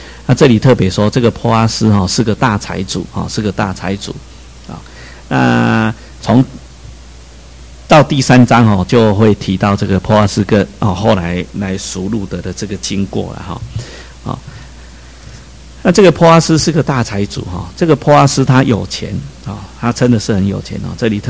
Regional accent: Taiwan; 他知道我从台湾来的

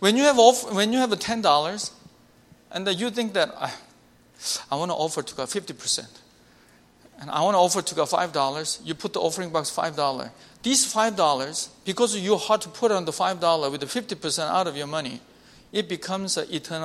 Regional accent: Chicago, Illinois, United States; I came from Chicago, and beautiful.

